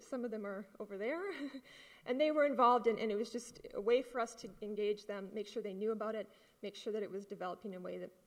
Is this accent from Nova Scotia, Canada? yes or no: no; Vancouver, British Columbia, Canada; Sorry, I'm from Vancouver, so I actually find it dry here.